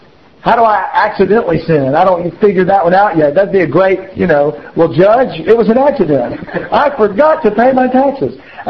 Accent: Louisiana, United States; I mean, come on, folks. I'm from Louisiana. I got to put things down to a simple level.

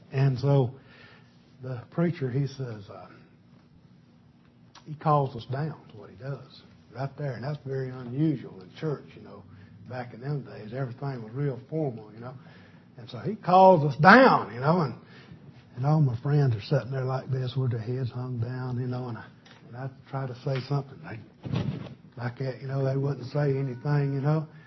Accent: Alabama, United States; But anyway, I grew up in South Alabama, way out in the country, and we just old country folks.

